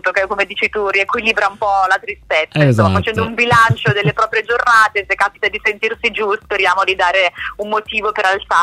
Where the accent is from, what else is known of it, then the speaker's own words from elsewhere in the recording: Lombardy, Italy; born there; poi essendo lombarda di nascita, insomma, non mi spaventa né la nebbia né l'umidità.